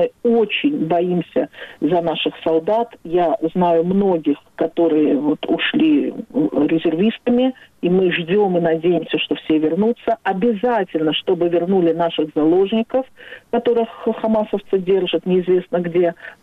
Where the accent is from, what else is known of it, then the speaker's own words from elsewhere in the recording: Baku, Azerbaijan; now in Israel; Я из Баку, да, я из Баку.